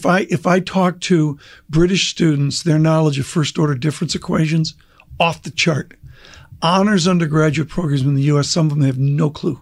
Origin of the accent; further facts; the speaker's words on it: Rochester, New York, United States; Rochester, New York, with Kodak.